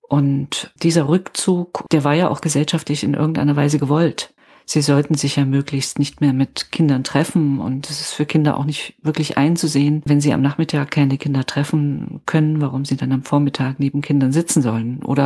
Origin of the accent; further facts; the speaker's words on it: East Germany, Germany; Ich bin im Osten in der DDR aufgewachsen